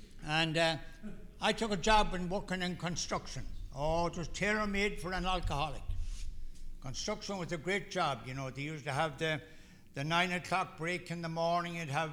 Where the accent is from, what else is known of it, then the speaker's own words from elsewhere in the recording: Ireland; I was born and raised in Ireland a few years ago. And I grew up there.